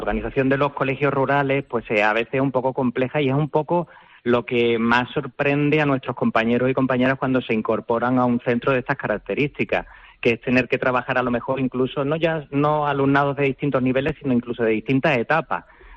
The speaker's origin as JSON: {"language": "Spanish", "town": "Málaga", "region": "Andalusia", "country": "Spain", "lives_now": "Jubrique, Spain", "said": "yo soy una persona que me consideraba extremadamente urbanita. Yo soy de Málaga, del barrio de Ciudad Jardín"}